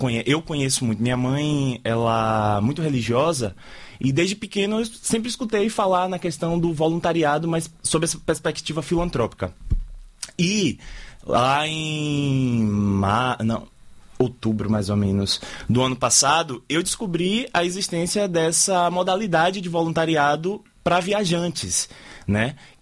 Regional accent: Amargosa, Bahia, Brazil; now in Salvador, Brazil; Meu domicílio é Salvador, eu vivo aqui, sou de Amargosa, mas vivo aqui em Salvador há alguns anos.

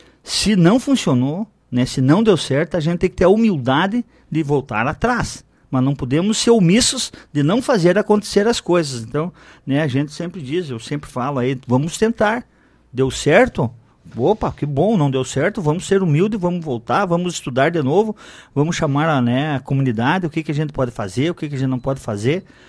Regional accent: Lajeado Bonito, Brazil; eu sou, né, lá do Lajeado Bonito, nasci lá no Lajeado Bonito

